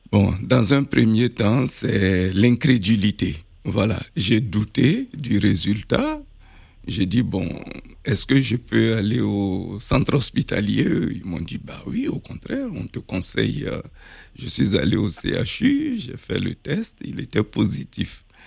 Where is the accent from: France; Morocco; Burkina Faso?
Burkina Faso; je suis originaire du Burkina Faso.